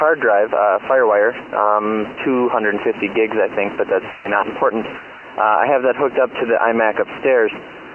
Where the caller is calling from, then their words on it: Decatur, Illinois, United States; Gentlemen … from Decatur, Illinois. Long-time listener, second-time caller.